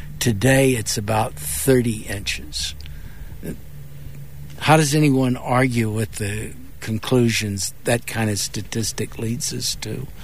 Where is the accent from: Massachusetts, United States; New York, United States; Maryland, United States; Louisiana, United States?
Louisiana, United States; Look, I'm from Louisiana.